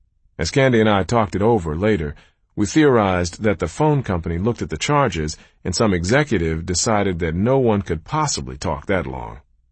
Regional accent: Michigan, United States; First, the University of Michigan was in my home state, which meant much lower school expenses for the next 4 years.

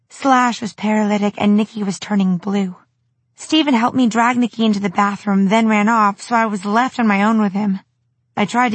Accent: Scotland, United Kingdom; now in United States; I'm originally from Scotland, but moved to America in 1987

